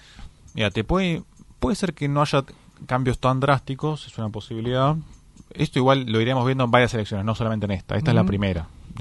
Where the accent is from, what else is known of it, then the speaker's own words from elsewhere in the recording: Buenos Aires Province, Argentina; Yo como bonaerense que no soy porteño lo puedo decir.